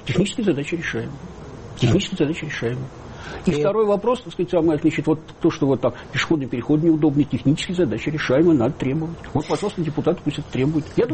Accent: Moscow, Russia; ну, мы, москвичи, акцептовали эту новую транспортную линию

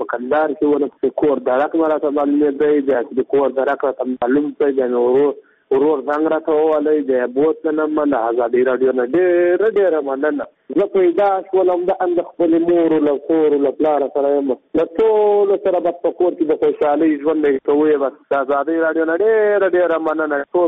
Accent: Zabul, Afghanistan; د زابل ولایت شنو یم.

